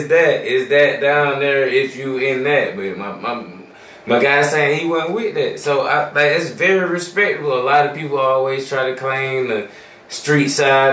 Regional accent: Macon, Georgia, United States; If you don't know, I'm from Macon, or the young man we fucking with right now, he's also from Macon, so.

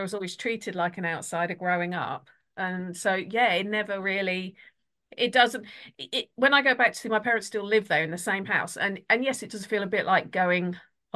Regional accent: East of England, United Kingdom; I'd always wanted to come back because I always felt I was from Essex.

